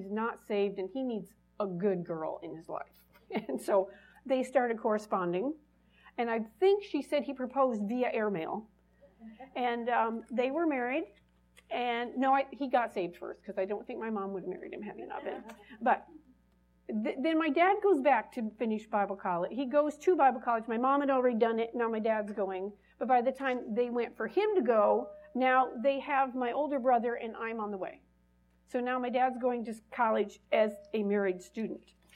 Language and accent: English; Michigan, United States; also born or lived in Wichita, Kansas; Geographically, I was born in Wichita, Kansas. I was raised in southern Michigan.